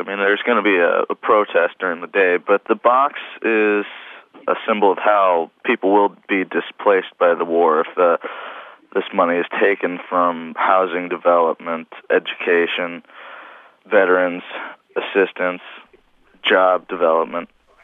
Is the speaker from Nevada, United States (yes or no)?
yes; Reno, Nevada, United States; I'm not really from Blue Earth. I'm actually from Reno.